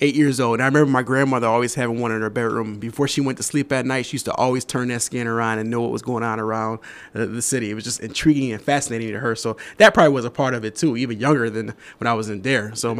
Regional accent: Rochester, New York, United States; It was basically, you know, like I said, growing up in Rochester, seeing the police every day with regard to in a positive light.

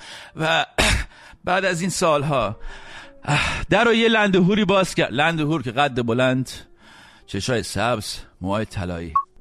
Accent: Iran; moved away; وقتی از ایران اومدم بیرون در اولین فرصت رفتم

